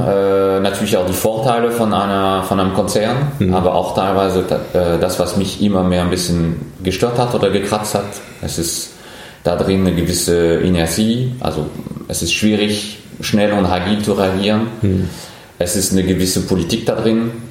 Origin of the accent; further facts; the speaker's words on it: France; German is a second language; moved away as an adult; now in Germany; ich bin Franzose, ich bin 44. Ich wohne und lebe in Deutschland seit 20 Jahren. Das heißt, ich bin in Frankreich geboren, bin in Frankreich aufgewachsen, habe dort studiert.